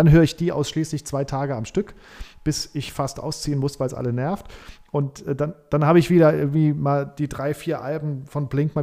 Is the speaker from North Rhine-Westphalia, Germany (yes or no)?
no; Saarland, Germany; weil ich bin im Saarland groß geworden.